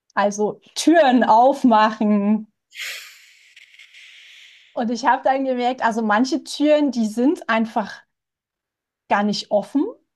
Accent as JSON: {"language": "German", "region": "Lusatia", "country": "Germany", "tie": "born there", "lives_now": "Odenwald, Germany", "said": "Also ich bin ja in der Lausitz geboren und Jetzt, da ich im Odenwald lebe"}